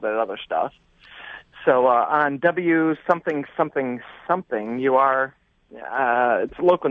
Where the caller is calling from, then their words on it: Miami, Florida, United States; I'm calling from Miami, Florida